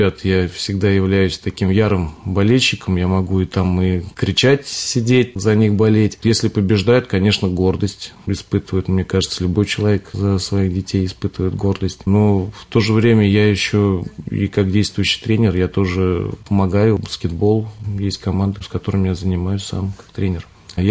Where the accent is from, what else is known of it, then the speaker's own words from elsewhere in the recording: Zhukovsky, Moscow Oblast, Russia; born there; Родился в Жуковском, жил в Родниках, сейчас в Островцах живу.